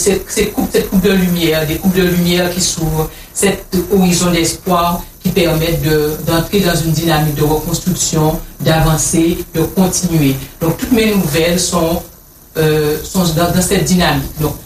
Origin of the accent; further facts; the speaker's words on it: Pointe-à-Pitre, Guadeloupe; je suis pointoise, j'ai grandi à Pointe-à-Pitre, une ville que j'aime beaucoup.